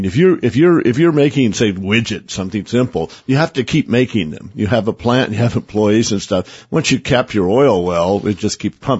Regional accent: Oklahoma, United States; We used to laugh about the oil subsidies when we were growing up in Oklahoma

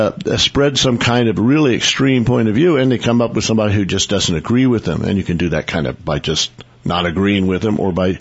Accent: Oklahoma, United States; I know that when I was growing up in Oklahoma and you had people making racist remarks

